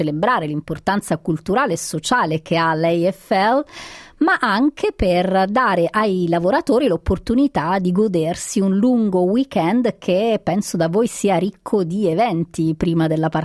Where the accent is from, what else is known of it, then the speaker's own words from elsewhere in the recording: Calabria, Italy; a me viene per esempio in mente la Madonna del Carmine, che si celebra in estate nel mio paese in Calabria.